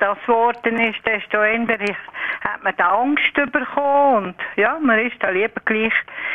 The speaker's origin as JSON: {"language": "German", "region": "Zurich", "country": "Switzerland", "tie": "born or raised there", "said": "Wir sind in der Stadt aufgewachsen, Zürich, und haben hinter dem Haus"}